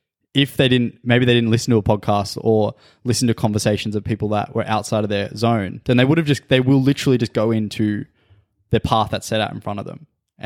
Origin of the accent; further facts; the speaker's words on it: Canberra, Australian Capital Territory, Australia; because we're from Canberra, a pretty small city.